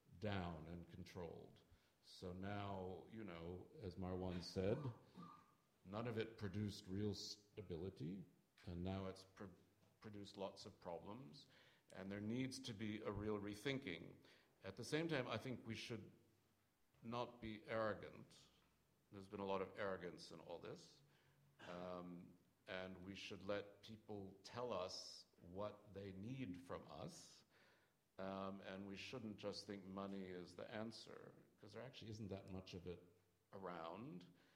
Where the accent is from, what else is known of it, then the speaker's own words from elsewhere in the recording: United States; So I say this harshly, I'm sorry, as an American.